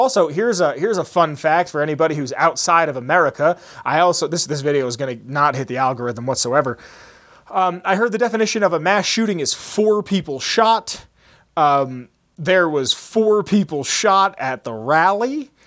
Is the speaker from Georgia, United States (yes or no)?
no; Pennsylvania, United States; Also, it happened in my home state of Pennsylvania, which is just weird because Pennsylvania is the strangest state.